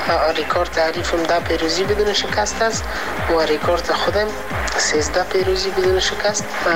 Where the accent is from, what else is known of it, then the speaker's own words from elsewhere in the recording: Afghanistan; از وطنم خواهش میکنم که برای ما دعا بکنم تا بتونم بیرق زرنگ افغانستان به اهتزاز بیارم و نام افغانستان رو بلند بکنم.